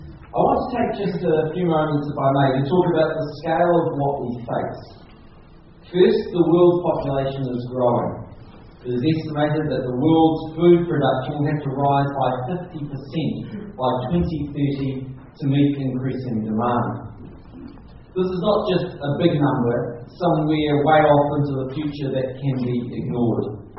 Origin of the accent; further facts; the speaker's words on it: New Zealand; Partly that is because I'm a New Zealander.